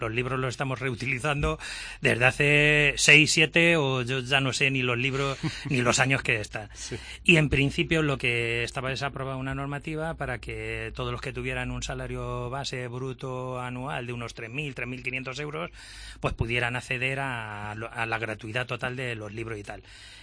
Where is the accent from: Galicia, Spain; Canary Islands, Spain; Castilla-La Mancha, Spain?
Castilla-La Mancha, Spain; y además para nosotros, como castellano-manchegos, también tener ahí un apoyo